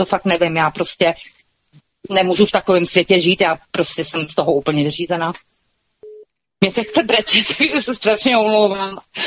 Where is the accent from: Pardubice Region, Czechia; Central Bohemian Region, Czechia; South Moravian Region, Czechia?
Central Bohemian Region, Czechia; Mělník; a my jsme ta rodina z Mělníka